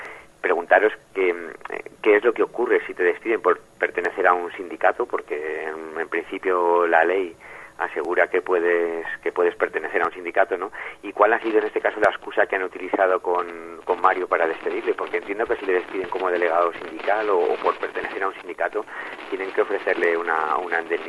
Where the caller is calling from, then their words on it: Leganés, Community of Madrid, Spain; de Coleganés, que os estaba escuchando